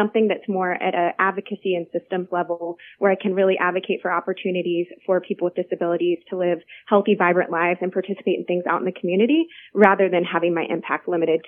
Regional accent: Virginia, United States; now in Richmond, United States; So I grew up locally in Hanover County and then came back to Richmond after going to Virginia Tech

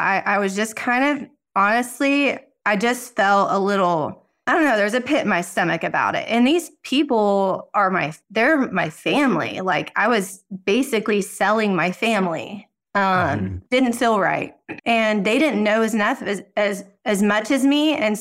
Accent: Amarillo, Texas, United States; Like, I'm a native Texan. You work hard to get to Austin. I'm from Amarillo, so small town, cattle. And I made it to San Antonio for dental school.

